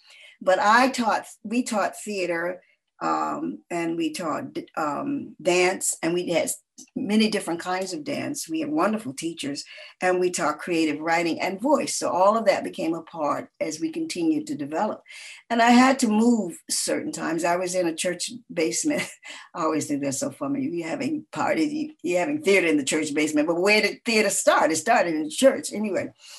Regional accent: Atlanta, Georgia, United States; I always worked with kids when I was growing up in Atlanta.

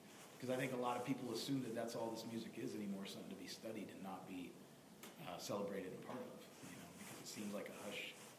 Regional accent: Oklahoma City, Oklahoma, United States; but it's Oklahoma City. It's my hometown. I know that one.

